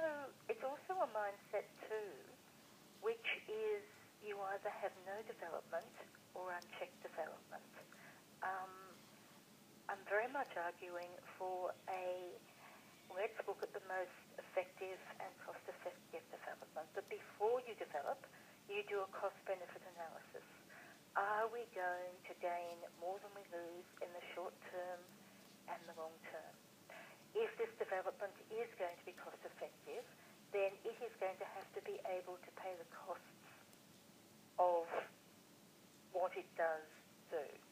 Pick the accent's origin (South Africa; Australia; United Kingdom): Australia; Queensland; I was brought up in Queensland where the houses were on stilts